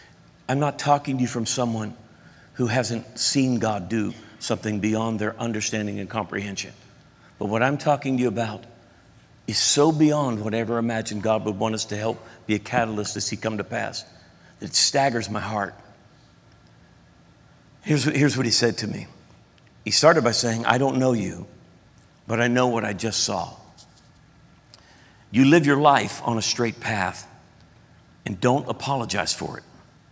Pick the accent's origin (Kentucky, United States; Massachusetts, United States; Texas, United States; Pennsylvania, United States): Pennsylvania, United States; he doesn't know the first thing about us other than we're from Pennsylvania and we pastor a church.